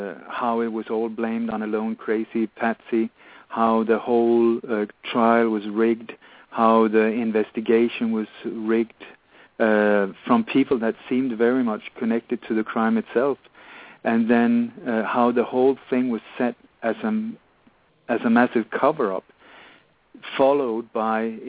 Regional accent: Denmark; born there; English is a second language; I was born in Denmark in a family that was very much involved in the Nazi, resistance movement against the Nazi occupation during the Second World War.

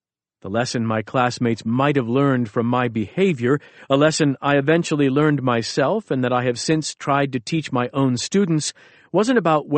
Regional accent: Beit Hanan, Central District, Israel; I grew up in Israel on our family's farm in Beit Hanan, a village about 15 miles south of Tel Aviv.

